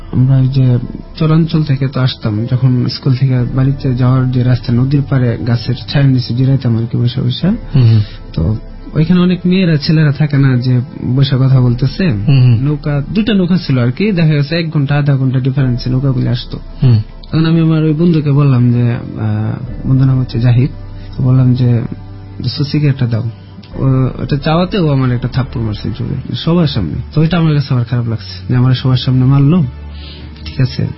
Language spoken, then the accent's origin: Bangla; Mymensingh, Mymensingh Division, Bangladesh; ময়মনসিংহ থেকে।